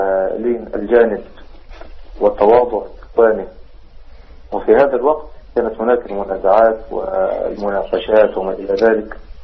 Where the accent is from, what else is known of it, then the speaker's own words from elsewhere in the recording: Mansoura, Dakahlia, Egypt; بعض الشباب عندنا في المنصورة